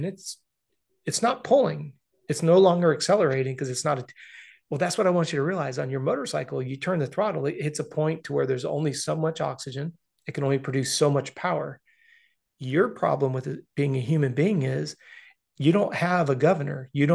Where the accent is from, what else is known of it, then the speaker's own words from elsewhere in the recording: Florida, United States; You know, I'm from Florida. I'm sure I would get hammered on being at Mammoth.